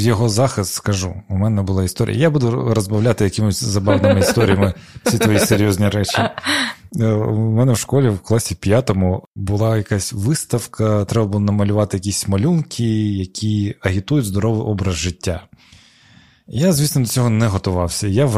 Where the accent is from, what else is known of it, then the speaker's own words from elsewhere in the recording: Petrivka, Crimea, Ukraine; Ну, я з Криму.